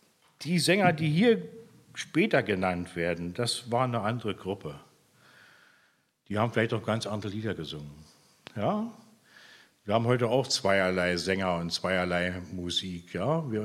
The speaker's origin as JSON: {"language": "German", "town": "Oranienburg", "region": "Brandenburg", "country": "Germany", "said": "Wenn bei uns in Oranienburg damals, wo ich eigentlich herstamme"}